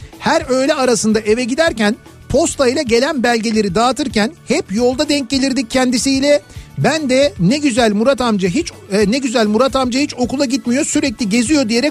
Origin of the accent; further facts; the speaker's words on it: Istanbul, Turkey; ben çocukken Şehremini'de oturuyorduk o yıllarda. 72'den 95'e kadar o civarda her tür bayramın en güzelini yaşadık.